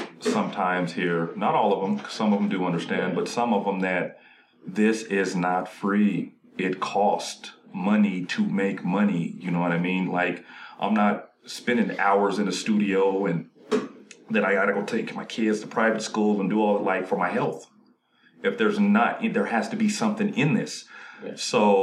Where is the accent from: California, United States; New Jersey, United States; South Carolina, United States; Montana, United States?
Montana, United States; I'm like, yeah, I'm from Montana.